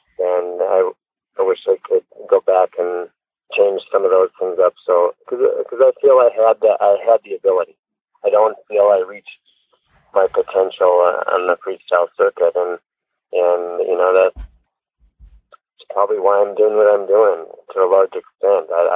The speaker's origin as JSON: {"language": "English", "region": "North Dakota", "country": "United States", "tie": "born or raised there", "said": "growing up in North Dakota, people may not know that, but we grew up on the Missouri River"}